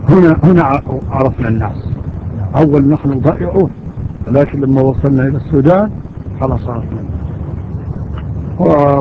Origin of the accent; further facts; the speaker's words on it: Libya; ما في جوازات عندنا جواز ليبيين نحن ليبيين